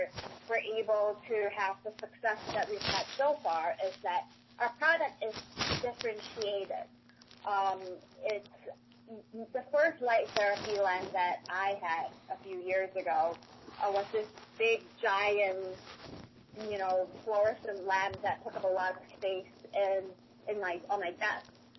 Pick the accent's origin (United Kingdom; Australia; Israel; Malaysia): Malaysia; now in Minnesota, United States; I live in Minnesota. I'm originally from Malaysia, so I'm not used to the long winters and the lack of sunlight.